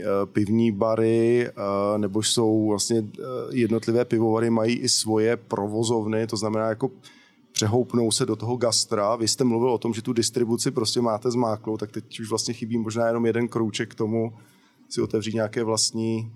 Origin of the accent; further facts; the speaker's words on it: Plzeň Region, Czechia; A ještě vlastně já pocházím od Plzně